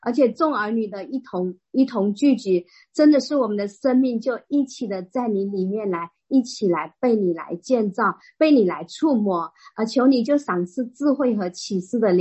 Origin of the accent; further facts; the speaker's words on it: Shenzhen, Guangdong, China; 我是来自深圳的